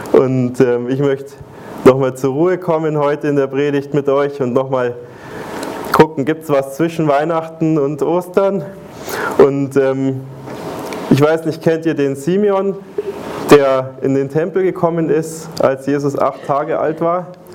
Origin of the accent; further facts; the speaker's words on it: Bavaria, Germany; now in Switzerland; Wenn ich jetzt sage Servus, also wir kommen aus Bayern